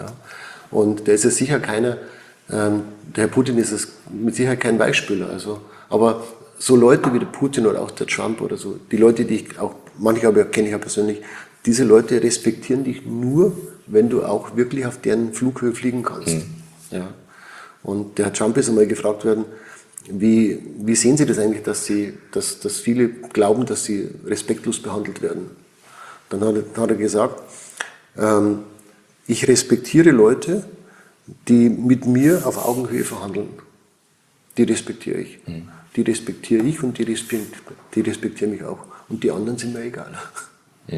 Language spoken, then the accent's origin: German; Switzerland; also ich bin ein Schweizer und ich muss schon sagen, hier in der Schweiz ist es anders.